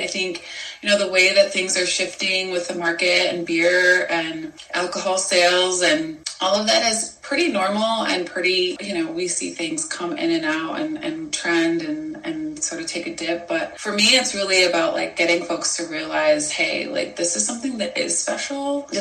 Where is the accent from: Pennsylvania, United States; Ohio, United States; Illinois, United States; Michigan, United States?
Illinois, United States; Chicago; now in San Diego, United States; So I'm from Chicago originally, and I'm currently in San Diego.